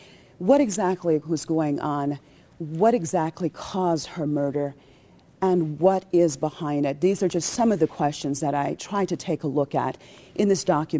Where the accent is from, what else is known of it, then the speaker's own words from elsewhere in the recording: United States; now in Tehran, Iran; Being an American journalist right now based in Tehran